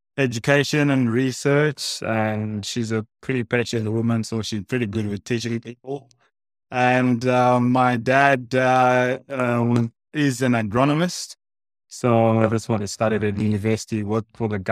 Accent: Harare, Zimbabwe; also born or lived in Gweru; born in Gweru and eventually moved to the big lights in the capital city in Harare when mom moved jobs. And spent most of my childhood in Harare, in Chitungwiza

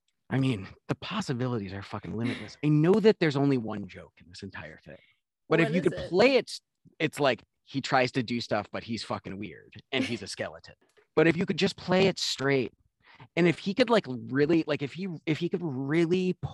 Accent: Ann Arbor, Michigan, United States; I grew up in Ann Arbor, Michigan, which is like a little college town.

